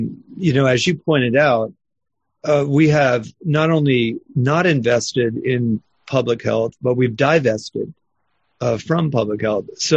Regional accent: United States; I am an American and I was born here and raised here.

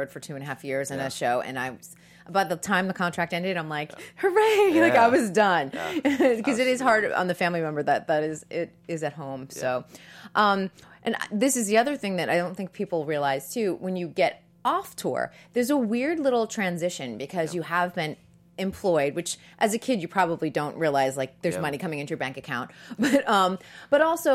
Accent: Boston, Massachusetts, United States; I'm from Boston. I went to Boston Ballet School.

